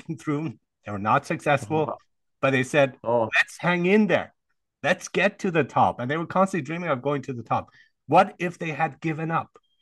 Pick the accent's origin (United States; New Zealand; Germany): Germany; I grew up in Germany.